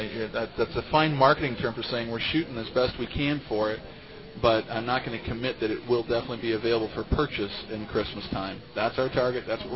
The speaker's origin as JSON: {"language": "English", "country": "Indonesia", "said": "Sell product in my home country of Indonesia."}